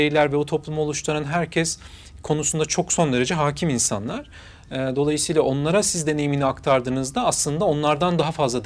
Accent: Istanbul, Turkey; born there; 1975 İstanbul doğumluyum.

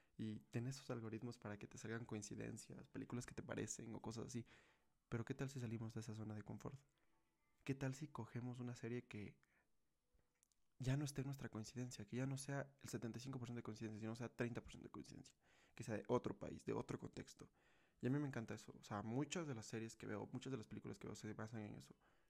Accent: Ecuador; tengo 20 años y soy de Ecuador.

